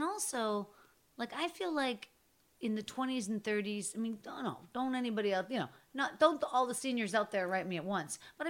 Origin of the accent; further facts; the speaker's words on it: Pittsburgh, Pennsylvania, United States; I am. I'm from Pittsburgh.